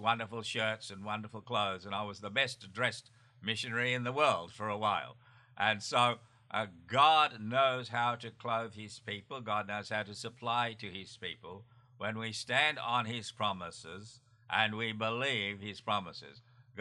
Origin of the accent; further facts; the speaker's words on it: Australia; And where I grew up in Australia, it was quite common.